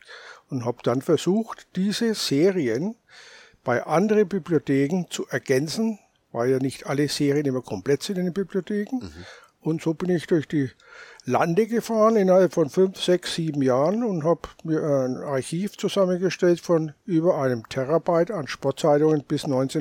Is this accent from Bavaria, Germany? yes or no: yes; Nuremberg, Bavaria, Germany; born there; Ich als gebürtiger Nürnberger